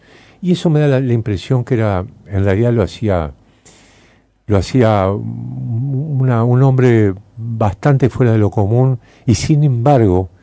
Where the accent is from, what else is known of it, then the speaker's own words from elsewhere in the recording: Uruguay; como profundamente uruguaya.